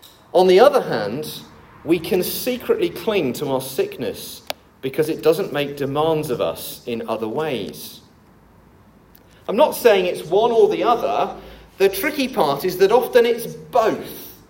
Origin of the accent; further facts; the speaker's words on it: England, United Kingdom; Of course I'd miss complaining. I'm English.